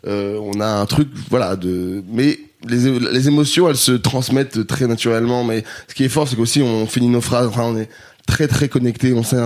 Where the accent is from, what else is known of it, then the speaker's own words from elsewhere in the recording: Grenoble, Auvergne-Rhône-Alpes, France; j'ai 800 cultures, j'ai grandi à Grenoble